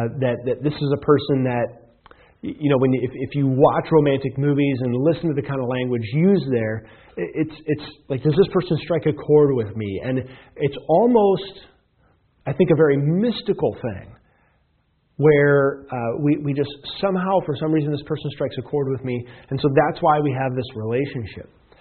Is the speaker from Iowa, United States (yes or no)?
yes; Iowa, United States; I saw this most evidently in farm communities growing up in Iowa